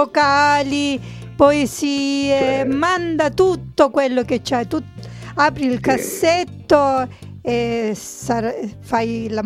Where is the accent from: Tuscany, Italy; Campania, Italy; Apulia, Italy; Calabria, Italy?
Apulia, Italy; now in Germany; Siamo anche del sud Italia, noi siamo pugliesi.